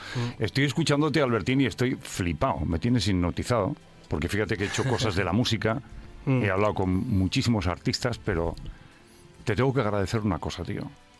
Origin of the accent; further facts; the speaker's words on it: Barcelona, Catalonia, Spain; Yo soy de Barcelona también, nacido en Barcelona